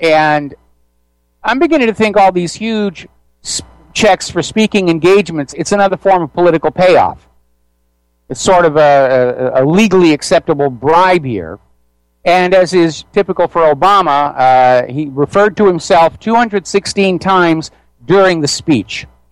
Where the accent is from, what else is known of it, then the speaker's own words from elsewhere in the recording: United States; As an American, I'm feeling like my image to the rest of the world